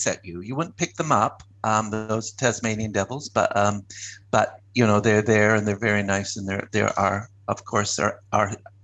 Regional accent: Canada; now in Australia; I'm from Canada originally

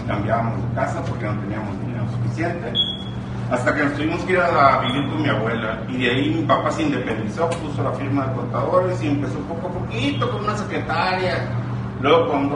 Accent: Hermosillo, Sonora, Mexico; Soy empresario de Sonora, México, Hermosillo. No nací rico ni millonario. Mi padre nació en Caborca y vivió el sueldo de un policía.

